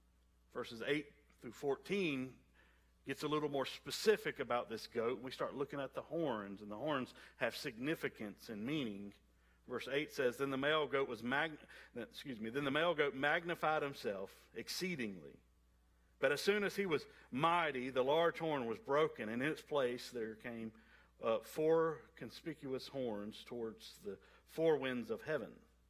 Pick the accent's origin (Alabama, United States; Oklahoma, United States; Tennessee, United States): Alabama, United States; Now, I am from South Alabama, and so y'all excuse my pronunciation of the names to come.